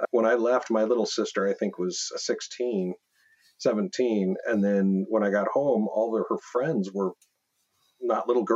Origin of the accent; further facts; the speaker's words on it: Bountiful, Utah, United States; Oh, I was raised in Bountiful. I grew up about, I don't know, less than a mile from the temple.